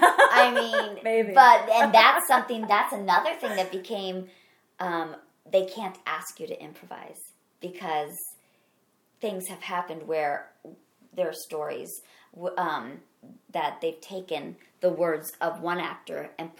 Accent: Midwest, United States; accent: Midwestern; My Midwestern accent just came out.

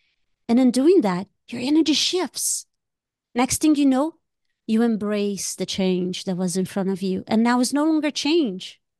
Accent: Brazil; I'm from Brazil.

